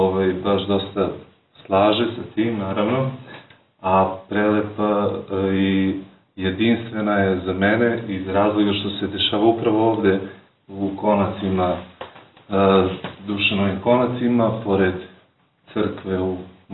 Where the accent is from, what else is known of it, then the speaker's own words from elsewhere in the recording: Zubin Potok, Mitrovica District, Kosovo; dolazim iz Zubinog Potoka.